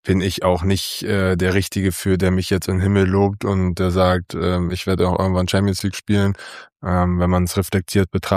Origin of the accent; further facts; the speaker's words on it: Bad Bramstedt, Schleswig-Holstein, Germany; Ich habe damals in meinem Heimatdorf, muss ich es leider bezeichnen, Bad Bramstedt, angefangen Handball zu spielen mit 4 Jahren.